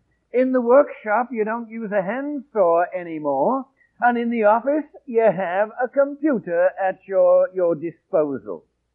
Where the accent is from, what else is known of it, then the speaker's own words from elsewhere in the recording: New Jersey, United States; I come from New Jersey.